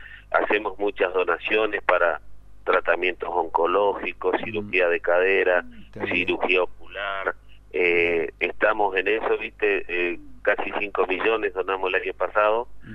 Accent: Argentina; aparte como buen argentino compramos a cuenta, ¿viste?

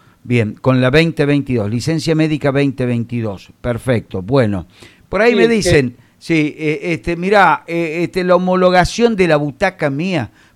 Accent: Catamarca, Argentina; Yo vengo de Catamarca.

